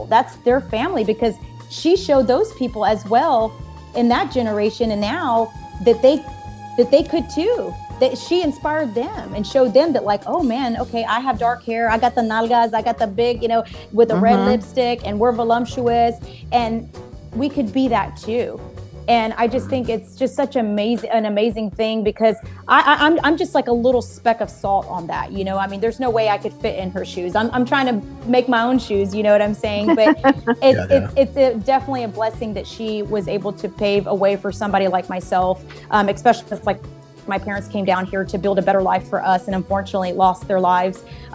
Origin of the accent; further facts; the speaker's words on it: United States; born there; And as a Mexican American, knowing that my family was born and raised in Mexico, I was actually born here in the United States.